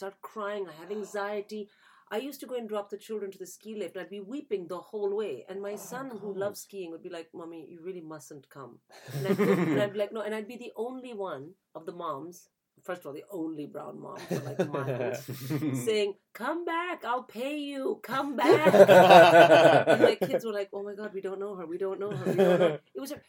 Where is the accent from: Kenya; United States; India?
India; I mean, the listeners can't see my face, but I'm completely Indian. You know, we don't ski.